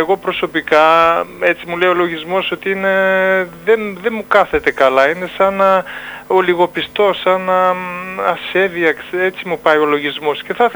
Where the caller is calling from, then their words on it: Germany; είμαι από Γερμανία.